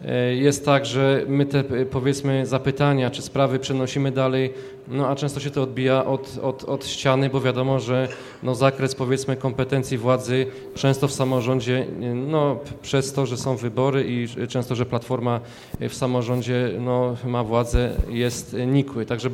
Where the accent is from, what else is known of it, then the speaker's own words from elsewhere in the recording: Kraków, Lesser Poland, Poland; sam ja jestem z Kraków Nowa Huta, z klubu Gazety Polskiej.